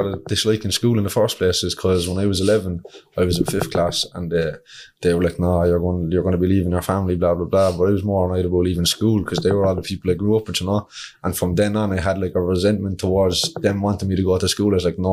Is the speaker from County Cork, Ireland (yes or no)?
yes; Kinsale, County Cork, Ireland; From Kinsale.